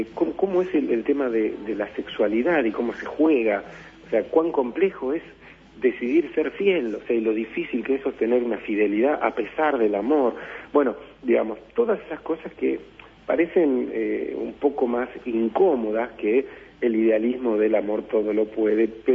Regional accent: Argentina; los argentinos tenemos, como los uruguayos también, digo, una especie de tradición ensayística importante

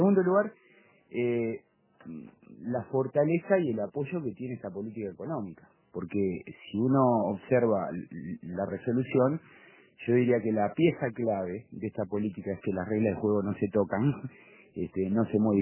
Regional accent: Montevideo, Uruguay; born there; Nací cerca de depósitos, en Villa Dolor.

